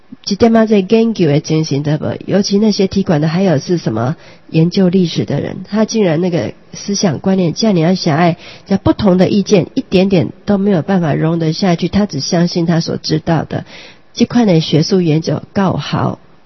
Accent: Taiwan; 就是我们台湾人最怕的最担心的一点，就是恐怖的独裁政权。

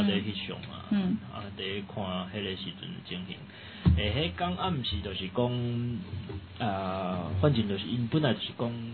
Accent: Taiwan; 那我觉得他们根本对我们台湾人以后的所有活动，他们都没有办法封锁。

